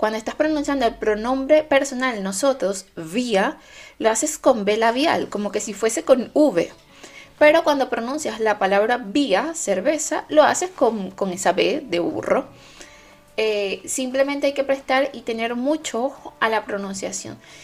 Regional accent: Venezuela; now in Chile; yo vivía en Venezuela y luego me mudé de Venezuela a Chile. Y los primeros 6 meses que viví en Chile fueron caóticos.

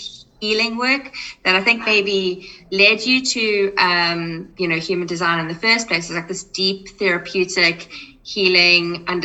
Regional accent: South Africa; So for me, where I am now, I am originally from South Africa

